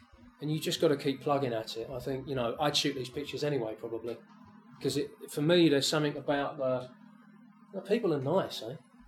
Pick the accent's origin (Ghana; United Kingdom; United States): United Kingdom; England; I'm an Englishman photographing in India. I don't speak the language. My Hindi is awful